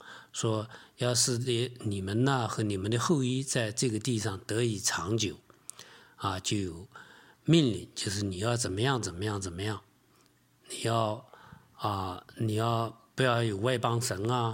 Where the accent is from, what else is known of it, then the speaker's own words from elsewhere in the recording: China; 你像我们中国人常常说的叫什么人定胜天